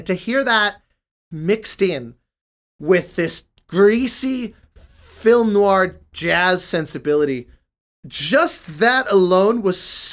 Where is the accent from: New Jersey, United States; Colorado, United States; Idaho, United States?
Colorado, United States; I grew up in Colorado. It was an enormous exposure to Mexican culture there